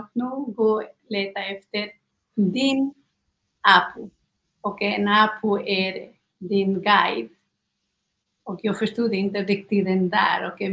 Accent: Peru; Swedish is a second language; now in Sweden; jag är från Peru, född i Peru, och vuxen där med gamla traditioner också, men jag var inte engagerad i det.

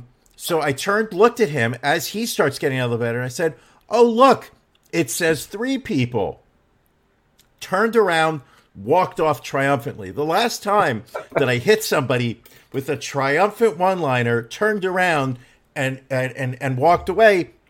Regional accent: New York, United States; I'm a New Yorker. I mind my business. That's what we do in New York.

